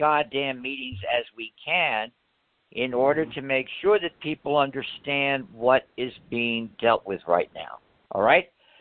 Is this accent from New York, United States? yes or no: yes; New York, United States; I'm a New Yorker.